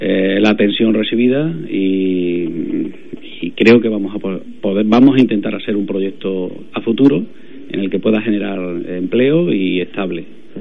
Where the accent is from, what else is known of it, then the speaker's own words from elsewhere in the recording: Baena, Andalusia, Spain; yo vengo de Córdoba, pero de allí, de Baena, de la zona.